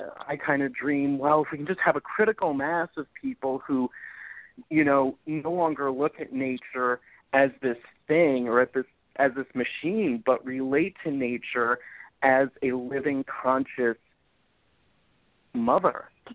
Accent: Florida, United States; I'm from here, so I'm from South Florida, so I'm keenly aware of the threats to our water supply, our aquifers

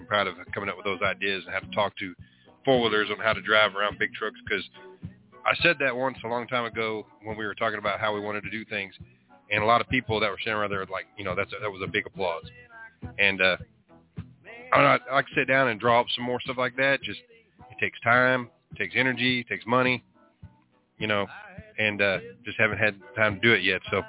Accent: Texas, United States; Growing up in Texas, being a Cowboys fan

